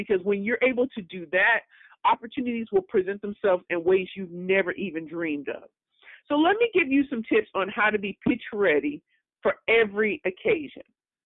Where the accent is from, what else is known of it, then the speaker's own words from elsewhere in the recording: St. Louis, Missouri, United States; And I was talking to the cashier about that, and I was like, "Yeah, I'm from St. Louis, Missouri."